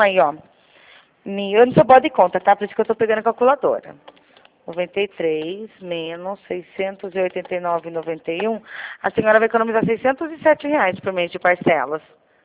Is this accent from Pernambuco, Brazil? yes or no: no; Rio Claro, São Paulo, Brazil; eu sou de Rio Claro, São Paulo, tá?